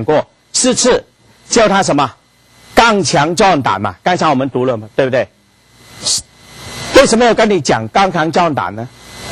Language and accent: Chinese; China; 这个我们中国人很喜欢的叫什么呢？吃自助餐呢